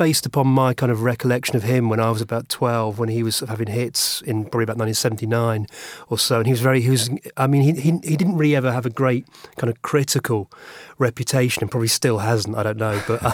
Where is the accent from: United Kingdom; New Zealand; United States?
United Kingdom; Walton-on-Thames, South East England; They all had a connection to my hometown, Walton-on-Thames.